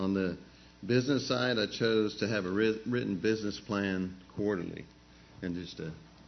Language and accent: English; Sugar Land, Texas, United States; from Sugarland here, pretty close.